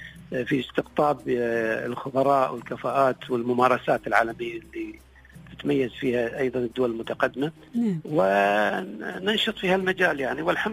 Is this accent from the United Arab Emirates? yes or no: yes; United Arab Emirates